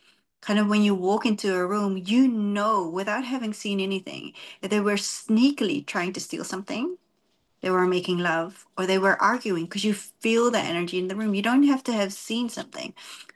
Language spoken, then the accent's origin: English; New Zealand; moved away; Where I grew up in New Zealand, it was more than normal too.